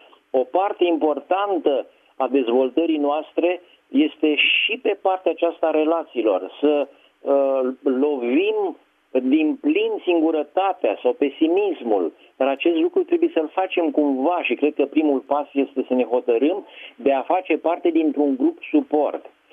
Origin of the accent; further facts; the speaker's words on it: Romania; pentru noi ca oameni alături de vârstă și că suntem români